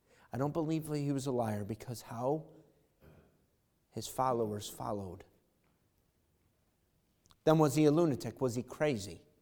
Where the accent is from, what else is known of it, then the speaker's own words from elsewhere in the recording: Irondequoit, New York, United States; We grew up in Irondequoit, East Irondequoit.